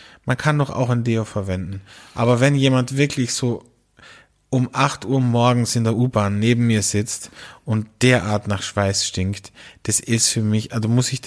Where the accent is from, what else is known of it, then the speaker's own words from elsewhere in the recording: Carinthia, Austria; Der kommt aus meinem Heimatbundesland, aus Kärnten, okay, und ist nicht so oft in Wien.